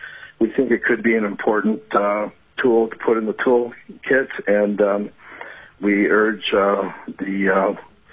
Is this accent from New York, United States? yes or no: no; Fairbanks, Alaska, United States; I'm from Fairbanks, Alaska.